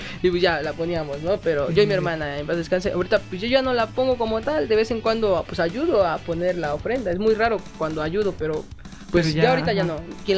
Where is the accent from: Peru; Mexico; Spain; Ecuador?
Mexico; Y pues yo creo que como mexicanos, nosotros vemos este tema de la muerte muy normal, ¿no?